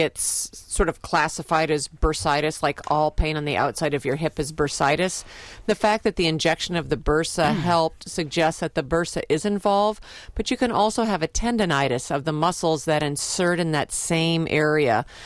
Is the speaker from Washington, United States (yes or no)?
no; Iowa, United States; Yay. We're from Iowa. Woo, woo, woo. Sorry, we're from Iowa.